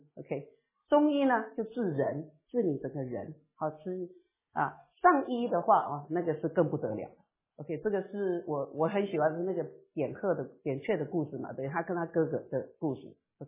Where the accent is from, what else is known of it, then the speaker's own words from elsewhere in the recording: Taiwan; 我是台湾出生长大的。